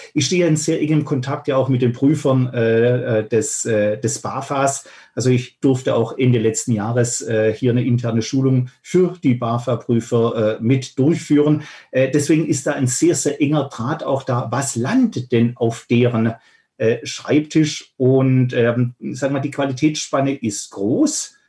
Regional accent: Baden-Württemberg, Germany; ich komme ja aus Baden-Württemberg

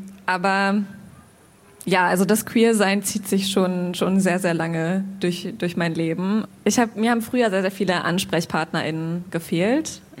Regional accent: Hanover, Lower Saxony, Germany; In Hannover.

